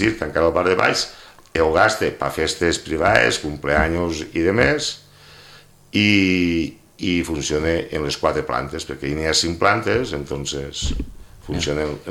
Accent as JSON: {"language": "Catalan", "town": "Pego", "region": "Valencian Community", "country": "Spain", "said": "Així Pego, jo sóc de Pego, i tinc caseta a la muntanya"}